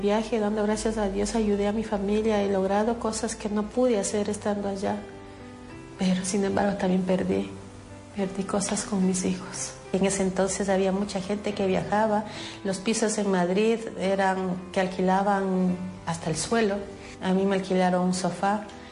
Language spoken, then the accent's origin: Spanish; Ecuador; moved away as an adult; now in Huesca, Spain; tengo 45 años, soy de Ecuador. Estoy aquí en Huesca, España, vine en el año del 99 y llevo muchos años aquí trabajando